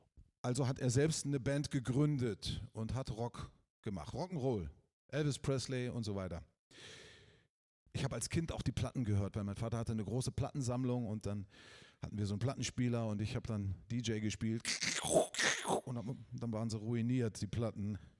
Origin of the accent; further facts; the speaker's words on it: Wolfsburg, Lower Saxony, Germany; born there; ich bin 1970 geboren in Wolfsburg. Kennt ihr Wolfsburg?